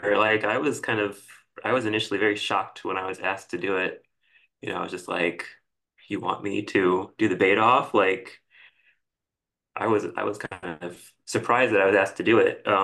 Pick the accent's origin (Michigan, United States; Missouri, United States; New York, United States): Missouri, United States; St. Louis; No, I'm from St. Louis.